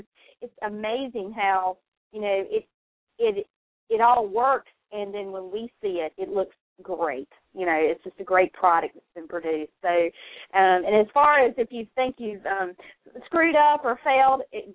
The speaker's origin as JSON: {"language": "English", "region": "North Carolina", "country": "United States", "said": "Well, I'm from North Carolina, and I'm based out of North Carolina."}